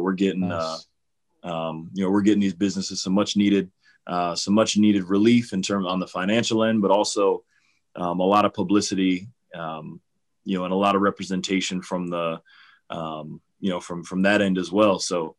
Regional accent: Cleveland, Ohio, United States; I grew up in Cleveland. I'm from here, and, you know, I love these fans.

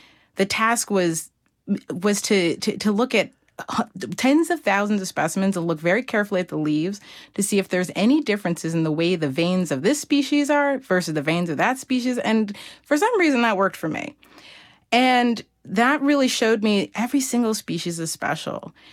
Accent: New York, United States; I grew up outside of New York City, and it was a sort of urban, suburban experience.

